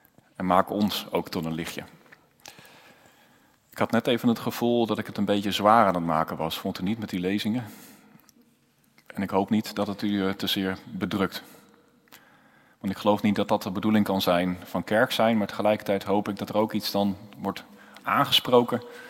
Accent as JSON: {"language": "Dutch", "town": "Twello", "region": "Gelderland", "country": "Netherlands", "said": "ik kom een beetje uit een boerenomgeving. Ik kom zelf uit Twello"}